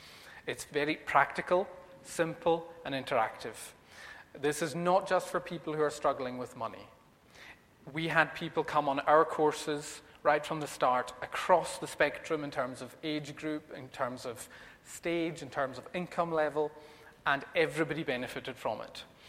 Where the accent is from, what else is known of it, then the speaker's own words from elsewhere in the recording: Stornoway, Scotland, United Kingdom; now in Inverkip, United Kingdom; If you're trying to place the accent, I live in Inverkip, but I'm originally from Stornoway in the Western Isles